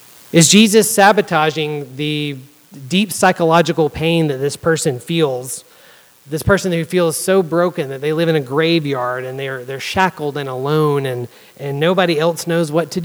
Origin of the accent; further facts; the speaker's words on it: Georgia, United States; I grew up in Georgia in a town that competed for the title of Belt Buckle of the Bible Belt.